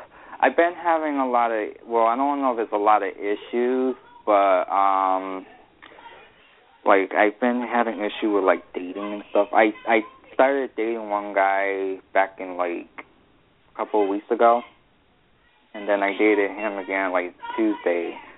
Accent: New Britain, Connecticut, United States; born there; I was born in New Britain, like, you know, like Great Britain, New Britain, Connecticut.

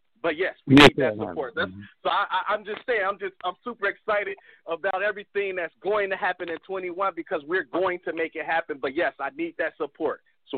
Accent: Illinois, United States; I'm from the Austin community. … I'm representing Northwest Austin Council.

